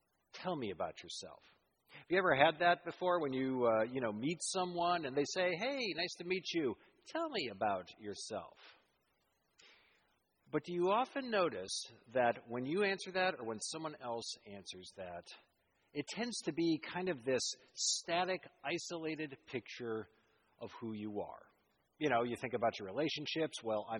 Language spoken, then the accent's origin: English; United States; I'm an American citizen.